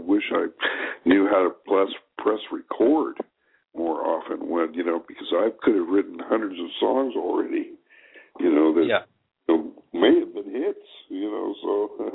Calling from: California, United States; California, Southern California.

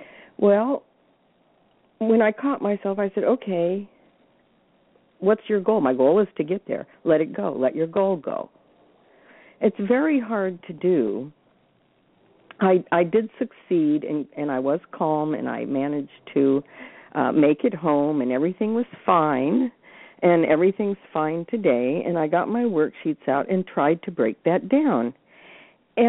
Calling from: Sebring, Florida, United States; And I'm in Sebring, Florida.

